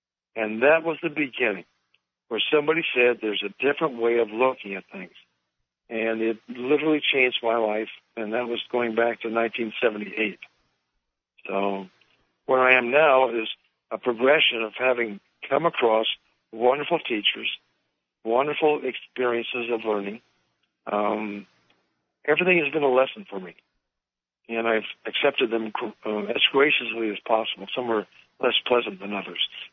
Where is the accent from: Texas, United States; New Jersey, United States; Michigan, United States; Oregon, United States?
Oregon, United States; Medford; also born or lived in Oakland, California; Well, I grew up in – I was born in Oakland, California, the San Francisco Bay Area. And my family moved to Medford, Oregon. That's southern Oregon, in a small town. And I went through high school there.